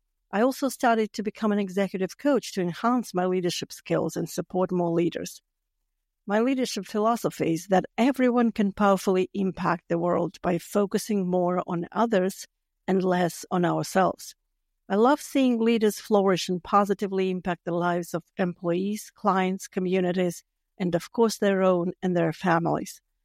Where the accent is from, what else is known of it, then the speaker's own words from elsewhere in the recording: Latvia; English is a second language; moved away as an adult; You may have noticed my accent. My original home country is Latvia, a small but mighty Baltic country with beautiful nature and hardworking people. I lived there for the first half of my life